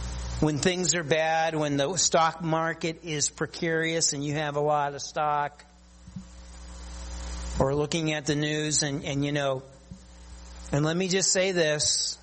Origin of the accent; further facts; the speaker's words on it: United States; Of course, one of the concerns I have as an American, I have a concern regarding this election coming up.